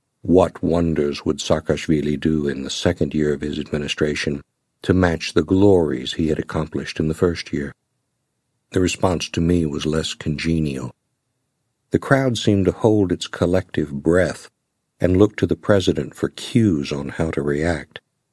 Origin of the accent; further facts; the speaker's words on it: United States; I am an American lawyer